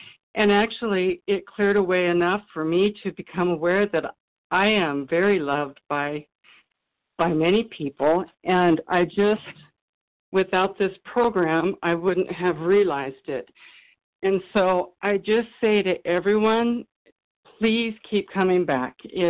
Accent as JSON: {"language": "English", "town": "Loomis", "region": "California", "country": "United States", "said": "I'm from Loomis, California. It's Northern California."}